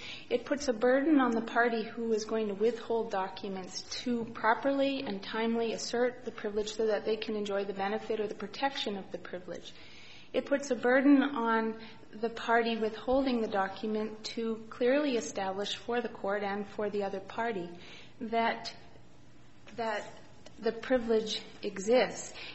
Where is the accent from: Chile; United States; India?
United States; Bozeman, Montana; I'm from Bozeman, Montana